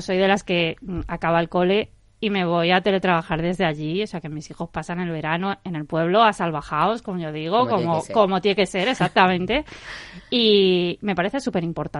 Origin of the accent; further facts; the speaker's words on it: Castile and León, Spain; mi pueblo está en Valladolid, entonces está muy cerquita, por ejemplo, de Medina del Campo